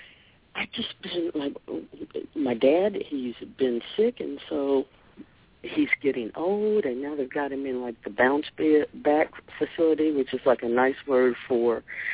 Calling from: Washington, District of Columbia, United States

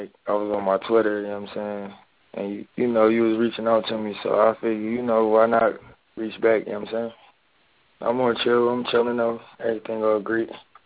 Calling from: Philadelphia, Pennsylvania, United States; West Philly.

